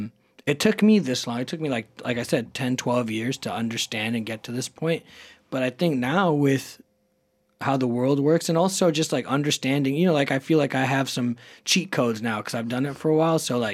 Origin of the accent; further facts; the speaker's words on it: India; But my relationship with being Indian definitely wavered.